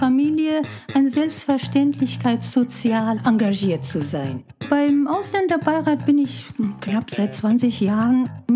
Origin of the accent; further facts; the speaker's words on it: Iran; German is a second language; now in Germany; ich bin aus dem Iran nach Berlin gelandet